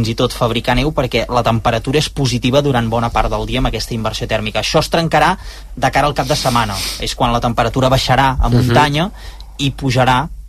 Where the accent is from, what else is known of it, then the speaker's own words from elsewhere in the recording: La Garriga, Catalonia, Spain; A la Garriga, ara m'ha sortit a la Garriga, al meu poble, a Catalunya.